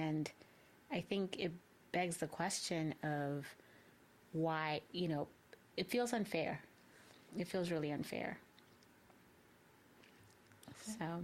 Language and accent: English; Zambia; growing up in Zambia, I don't know that even then I was really aware of nepotism existing